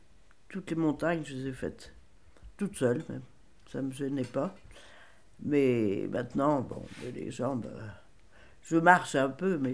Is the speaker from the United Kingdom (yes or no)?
no; Hauts-de-France, France; je ne suis pas du tout du pays, parce que je suis du Nord.